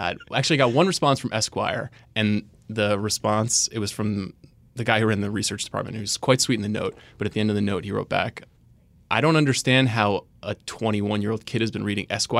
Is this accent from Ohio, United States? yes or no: no; Long Island, New York, United States; I'm from Long Island. My dad's a cop. My mom is a clerk typist in a high school.